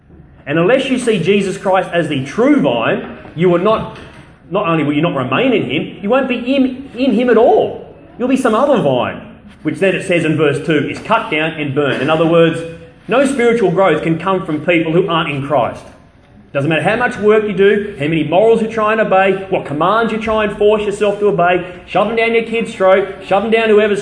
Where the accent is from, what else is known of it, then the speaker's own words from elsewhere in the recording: New South Wales, Australia; I grew up in the Riverina, where nearly every second place was growing grapes